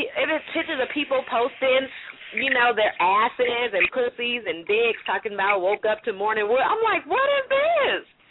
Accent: San Francisco, California, United States; I'm from San Francisco, so I was raised, don't judge, you know, don't judge something you don't understand.

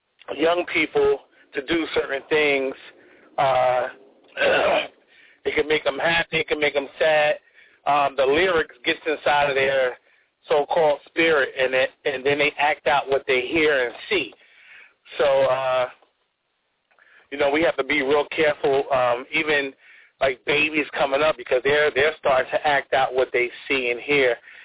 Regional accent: Jersey City, New Jersey, United States; I'm from Jersey City, New Jersey

